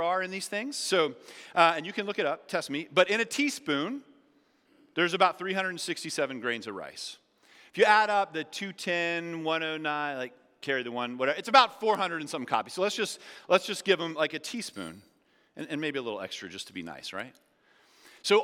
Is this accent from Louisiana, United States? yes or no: yes; Louisiana, United States; I'm from Louisiana, so I'm thinking gumbo right now